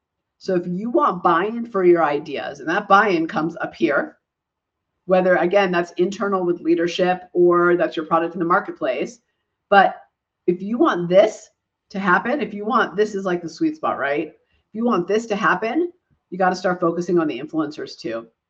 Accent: Israel; So I'm originally from Israel, and we eat hummus all the time.

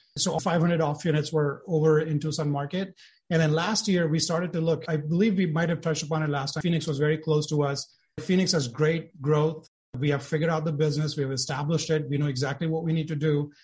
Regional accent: India; moved away; I was born and brought up in India. My father was in the army.

